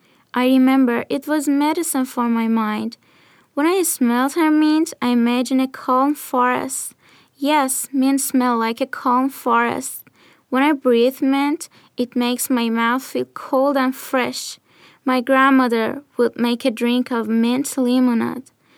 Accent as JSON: {"language": "English", "country": "Iran", "said": "and I'm from Iran."}